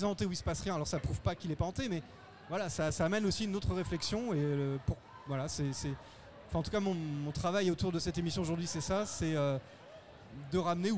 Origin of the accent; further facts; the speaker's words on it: Bordeaux, Nouvelle-Aquitaine, France; Moi, je suis de Bordeaux en fait au départ.